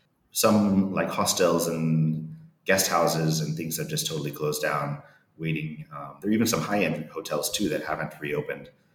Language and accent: English; Texas, United States; Growing up in Texas, we all started studying Spanish when we were in kindergarten.